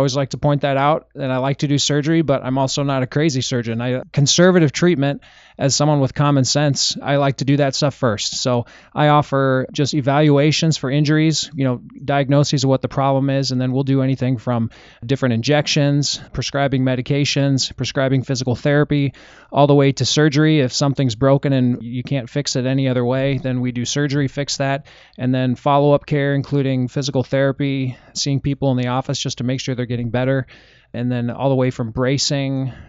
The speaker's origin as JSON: {"language": "English", "town": "Des Moines", "region": "Iowa", "country": "United States", "tie": "born or raised there", "also_born_or_lived": "Minnesota / Michigan", "said": "So I'm from Des Moines, Iowa originally. Grew up just right by Roosevelt High School. Went to Des Moines Christian High School"}